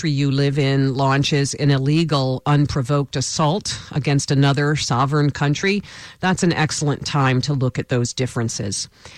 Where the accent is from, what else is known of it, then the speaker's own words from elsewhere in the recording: New York, United States; You know, as a New Yorker, we were reeling from the attacks